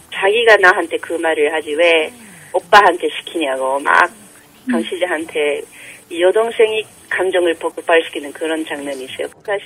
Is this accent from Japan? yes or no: yes; Japan; 일본에서 나서 자랐지만 북한에 대해서 나쁘게 말하지 말라